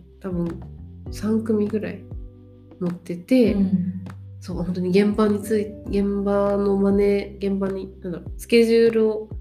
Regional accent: Tokyo, Japan; 私たち地元東京じゃないですか、

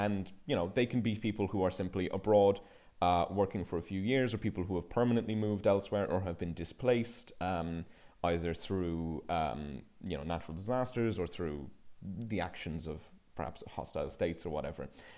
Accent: Ireland; was in primary school, I went to an Irish speaking primary school. Now, my Irish isn't very good

